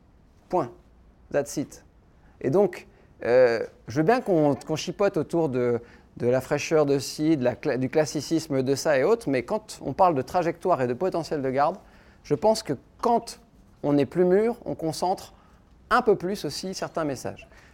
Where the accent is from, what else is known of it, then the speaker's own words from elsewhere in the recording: Bourgogne-Franche-Comté, France; je suis né dans les années 80 et que j'ai grandi en Bourgogne, donc mon palais est plutôt de latitude nord.